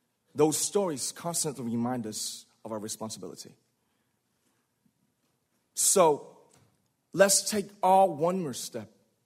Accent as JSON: {"language": "English", "town": "Ilsan", "region": "Gyeonggi Province", "country": "South Korea", "tie": "born or raised there", "second_language": "English", "said": "I was born in Ilsan, a city near Seoul, South Korea. It is a really beautiful place with a lake, hills, and even an annual flower festival. I spent a very happy childhood there, and I was just an ordinary boy."}